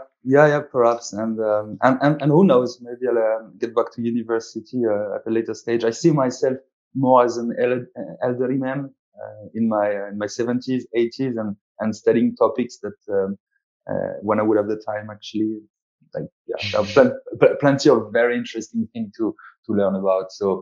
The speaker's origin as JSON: {"language": "English", "town": "Montélimar", "region": "Auvergne-Rhône-Alpes", "country": "France", "tie": "born or raised there", "second_language": "English", "said": "So yes, I am French. I was born in November 86. So I'm going to turn 37 this year. Back in France, in Montélimar, the southeast, let's say it's about 2 hours north of Marseille."}